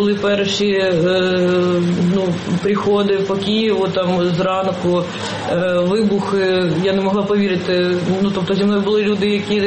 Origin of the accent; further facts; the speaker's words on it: Kharkiv, Kharkiv Oblast, Ukraine; І я сама з Харкова